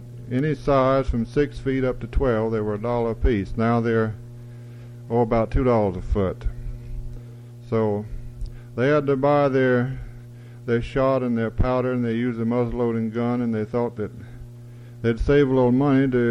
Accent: Putnam County, United States; You know, I hail from Putnam County, where the big bass grow and where they swim and where they bite once in a while

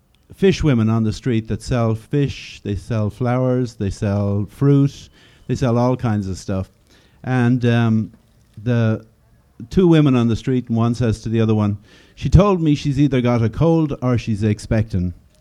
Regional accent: Dublin, Leinster, Ireland; I remember growing up in Dublin, in around the Kelly's Corner area of Dublin

